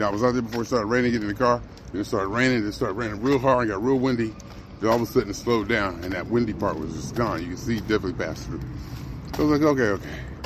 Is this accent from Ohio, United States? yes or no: yes; Cleveland, Ohio, United States; I'm from Cleveland.